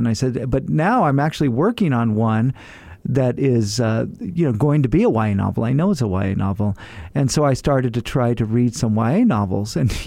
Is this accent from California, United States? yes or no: yes; Fresno, California, United States; now in El Paso, United States; You know, I'm from Fresno, and Fresno is a very violent town in many ways. It's a very poor town. It's very much like El Paso.